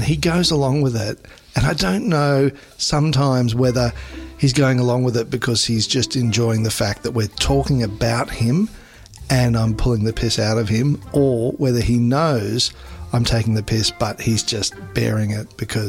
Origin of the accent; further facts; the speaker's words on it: Queensland, Australia; Well, as a Queenslander, I've got a bit of a slow drawl